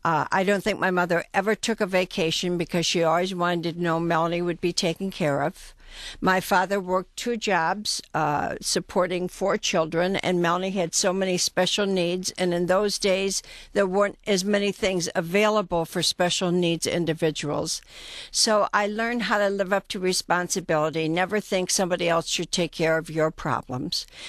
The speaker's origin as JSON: {"language": "English", "town": "Detroit", "region": "Michigan", "country": "United States", "tie": "born or raised there", "said": "I grew up in Metro Detroit, and I'm one of four children. I had two older brothers, one younger sister. We lived in Detroit until I was about 15, and then we moved to West Bloomfield."}